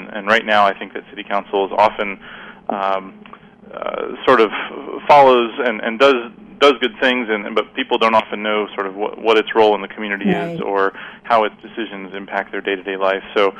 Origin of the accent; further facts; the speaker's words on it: Cincinnati, Ohio, United States; moved away as an adult; now in Richmond, United States; I grew up in Cincinnati, Ohio, and I came to Richmond to go to Earlham College.